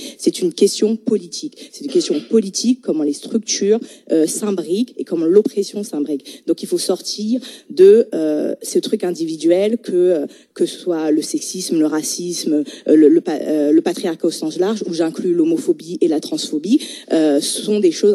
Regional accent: Haiti; Je n'ai pas la même vie en tant que haïtienne

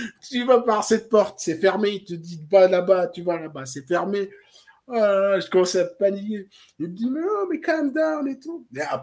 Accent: Tunisia; Il dit oui, mais je suis pas tunisien, je suis tunisien du bled

